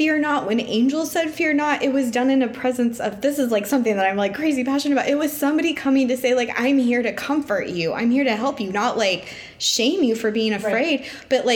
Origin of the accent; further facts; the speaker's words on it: United States; growing up in America and in the church